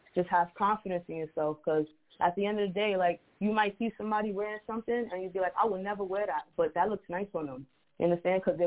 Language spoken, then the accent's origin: English; Bronx, New York, United States; Born and raised out here, man. So I'm 20. I'm about to be 29. So growing up in the South Bronx, there was a lot of drama